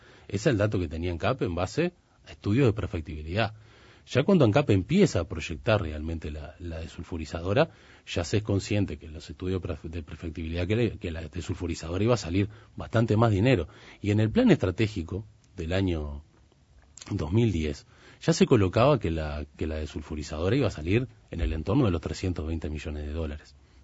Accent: Uruguay; somos uruguayos como cualquier otro

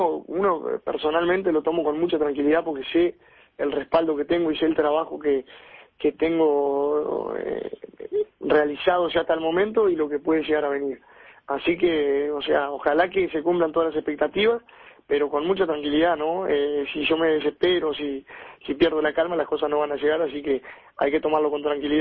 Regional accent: Uruguay; now in Argentina; porque como uruguayo y como viviendo el fútbol de la manera que la vivimos

